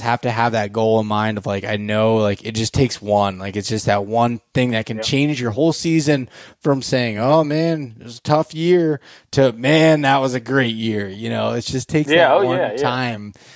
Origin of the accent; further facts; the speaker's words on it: Pennsylvania, United States; even just hunting my home state in Pennsylvania